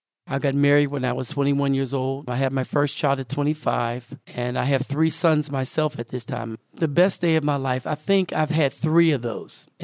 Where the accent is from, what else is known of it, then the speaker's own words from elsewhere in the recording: Homestead, Florida, United States; I was born and raised here in Homestead, approximately 4 or 5 blocks from here.